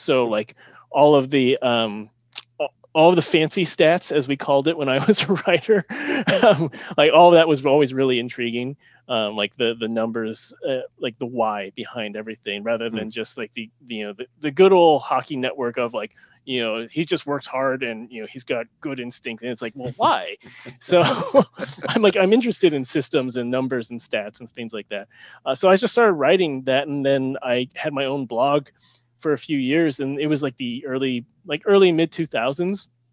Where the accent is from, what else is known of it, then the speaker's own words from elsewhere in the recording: California, United States; even though I grew up in the Bay Area, I actually started watching the NHL like about 2 years before the Sharks came into existence.